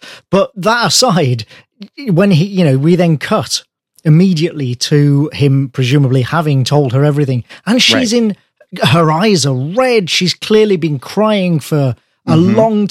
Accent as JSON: {"language": "English", "country": "United Kingdom", "said": "And maybe this is not to do with me being British, but something to do with, sort of me and my background and life."}